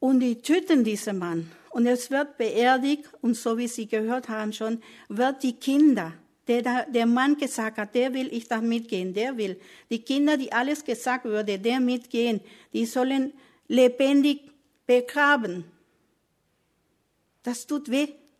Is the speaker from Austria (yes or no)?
no; Paraguay; born there; German is a second language; Ja, ich bin in Paraguay geboren.